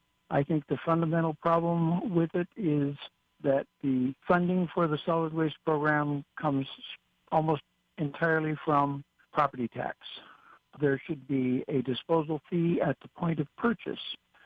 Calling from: Hawaii, United States; I'm calling from the Big Island.

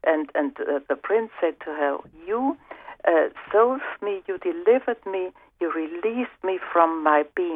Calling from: Germany; English is a second language; I'm speaking from Germany, and I have to say that my English is perhaps not so good.

